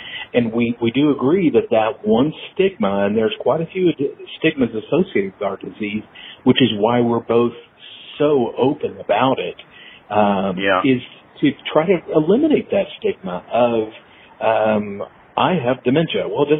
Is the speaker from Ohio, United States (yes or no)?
no; Texas, United States; I grew up in Texas, and I learned to speak Spanish. Spanish is my secondary language. English is my primary.